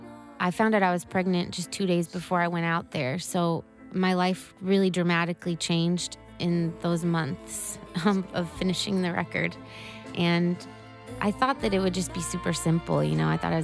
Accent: Chicago, Illinois, United States; I grew up in the Uptown neighborhood, which is sort of on the north side of the city, close to the lake. And I grew up in a big old hotel called the Chelsea Hotel.

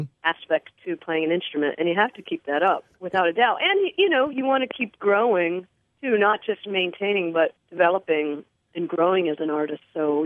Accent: Pennsylvania, United States; now in New York, United States; I grew up in Western Pennsylvania on a farm.

